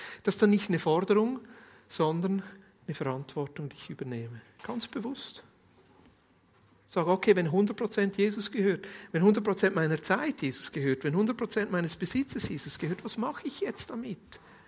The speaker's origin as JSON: {"language": "German", "country": "Switzerland", "said": "Und wir als Schweizer können das wirklich sagen"}